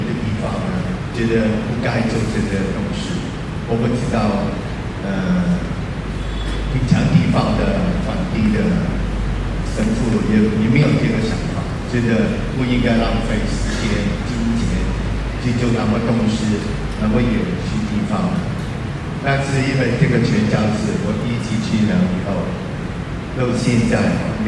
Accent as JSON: {"language": "Chinese", "country": "Hong Kong", "second_language": "Chinese", "said": "我的国语也不好，我属于香港人，所以如果你听不清楚，可以轻松。"}